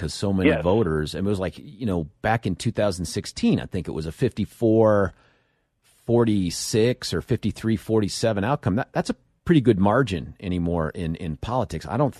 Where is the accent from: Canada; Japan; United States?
United States; Lakewood, Colorado; Just for the 7 o'clock hour from Lakewood, my hometown.